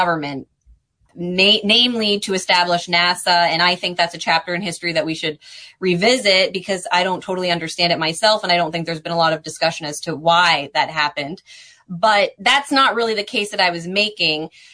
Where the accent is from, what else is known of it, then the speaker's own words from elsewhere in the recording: United States; And I'm speaking as an American as well